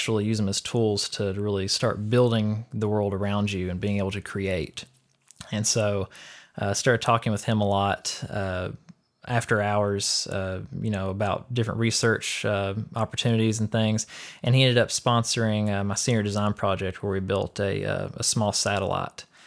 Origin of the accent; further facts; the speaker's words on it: Pikeville, Kentucky, United States; I grew up in Eastern Kentucky, a pretty small town. I like to tell people I'm from Pikeville. They can tell I'm from there because of the way I say it.